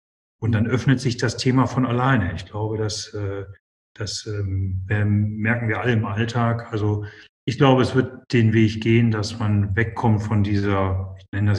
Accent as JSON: {"language": "German", "region": "North Rhine-Westphalia", "country": "Germany", "tie": "born or raised there", "said": "Ich komme aus dem Ruhrgebiet. Groß geworden. Meine Eltern sind aus Norddeutschland dazugezogen."}